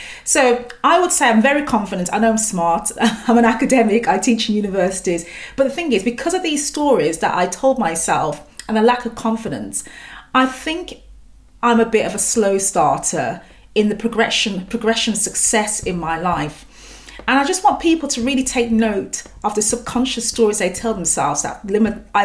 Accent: Birmingham, West Midlands, United Kingdom; I'm from Birmingham, I'm from the north, not from the city. I'm from like a little village on the outskirts of North Birmingham.

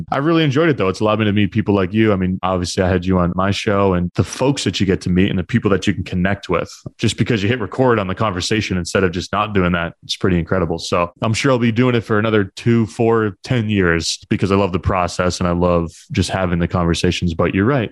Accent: New Hampshire, United States; now in Boston, United States; Live in Boston, born and raised in New Hampshire. So I've always been in the Northeast.

